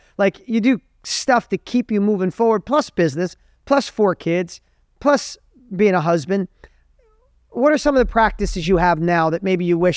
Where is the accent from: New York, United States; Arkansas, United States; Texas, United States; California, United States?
New York, United States; Like, I grew up in New York. I grew up an hour out of the city.